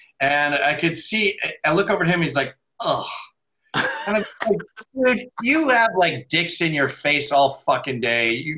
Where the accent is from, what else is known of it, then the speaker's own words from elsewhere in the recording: Scotland, United Kingdom; I'm so Scottish. We never forget a dime.